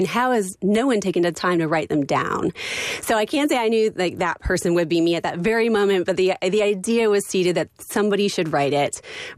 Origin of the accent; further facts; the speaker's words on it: Massachusetts, United States; I grew up in Massachusetts.